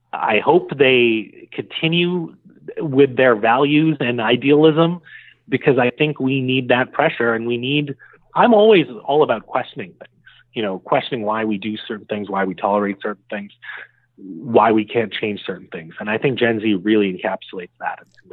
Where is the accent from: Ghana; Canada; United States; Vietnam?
Canada; our growing up in Canada.